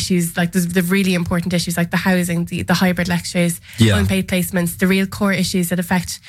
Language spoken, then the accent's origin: English; Waterford, Munster, Ireland; English is a second language; I'm from Waterford. I'm from the Waterford Gaeltacht. On Rhine. So I'm a fluent Irish speaker